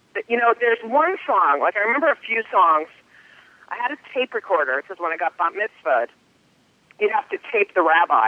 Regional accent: New Jersey, United States; I'm from New Jersey. What the hell else am I going to play?

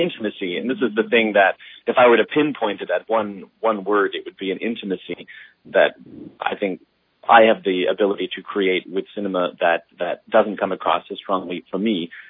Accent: New Jersey, United States; growing up in New Jersey.

